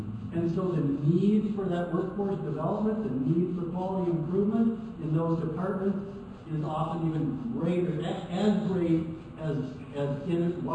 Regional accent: Oregon, United States; And I come from Oregon.

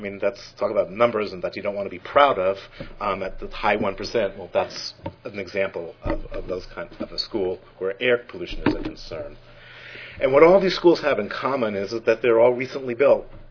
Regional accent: Rhode Island, United States; So as you all know, I'm from Rhode Island

